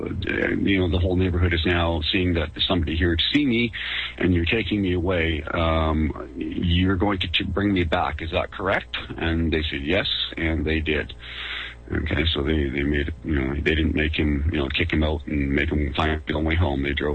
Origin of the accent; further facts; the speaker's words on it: Canada; born there; I am, as I say, 52 years old. I'm born, I'm a Canadian by birth, born here, but my parents are both German, and my entire history, family background is in Germany.